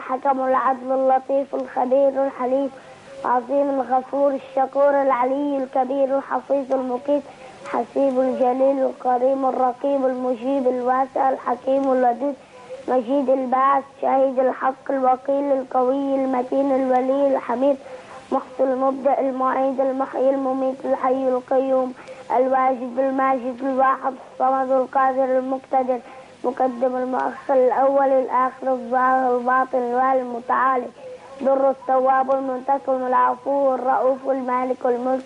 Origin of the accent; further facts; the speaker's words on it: Syria; من سوريا، من بانيان